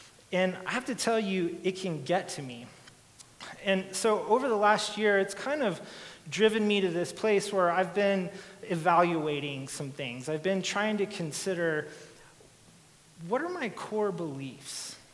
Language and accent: English; Albuquerque, New Mexico, United States; I grew up in Albuquerque, New Mexico.